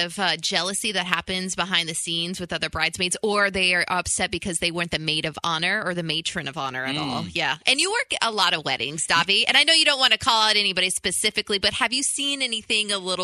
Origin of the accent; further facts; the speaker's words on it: Jacksonville, Florida, United States; That's basically where I grew up in Jacksonville.